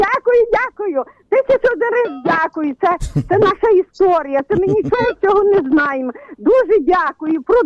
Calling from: Lviv, Lviv Oblast, Ukraine

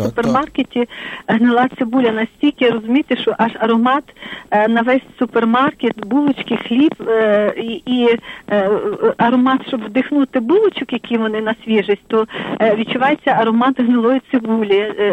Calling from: Lviv, Lviv Oblast, Ukraine; Слава навіки.

